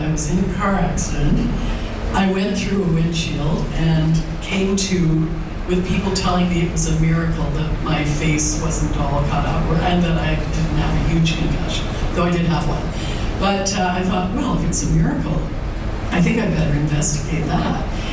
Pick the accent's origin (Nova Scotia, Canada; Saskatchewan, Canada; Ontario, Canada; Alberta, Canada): Ontario, Canada; Ottawa; Yes, I was raised as an Anglican. I grew up in Ottawa, and I attended St. Matthew's Anglican Church.